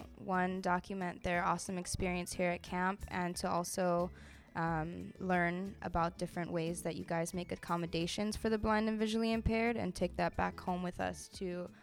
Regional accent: Honolulu, Hawaii, United States; I'm from Honolulu

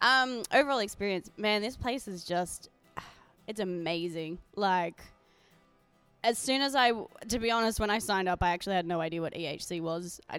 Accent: Sydney, New South Wales, Australia; from Sydney, Australia, the land down under.

